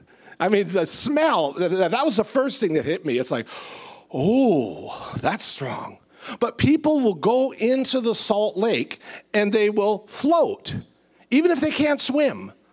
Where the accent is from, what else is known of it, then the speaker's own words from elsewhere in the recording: Minnesota, United States; I'm from Minnesota. And if you've ever lived in Minnesota, you know one thing about winter.